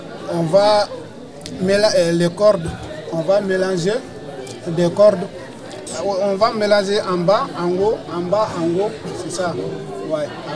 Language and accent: French; Mali; now in France